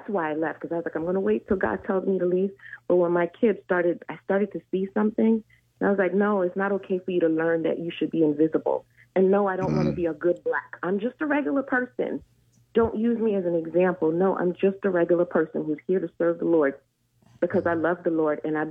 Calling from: Orlando, Florida, United States; Hi, I'm calling from Orlando.

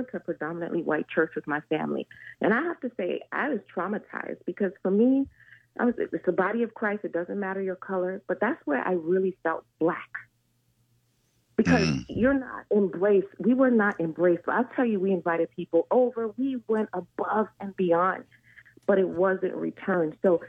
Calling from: Orlando, Florida, United States; Hi, I'm calling from Orlando.

